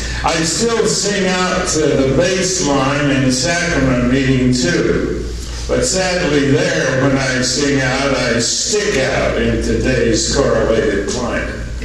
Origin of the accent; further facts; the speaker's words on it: Salt Lake City, Utah, United States; born there; I was born in the Holy Cross Hospital, now Salt Lake Regional.